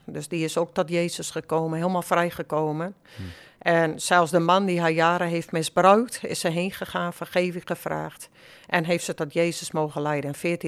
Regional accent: Dokkum, Friesland, Netherlands; born there; now in Drachten, Netherlands; Ik ben geboren in Dokkum in het Hoge Noorden. Ik woon nu in Drachten.

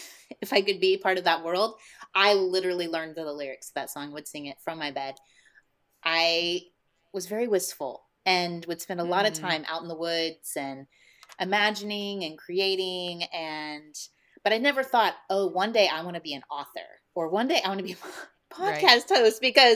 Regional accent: Indiana, United States; Yeah, I grew up in Indiana on 5 acres of land and was homeschooled for a majority of that time.

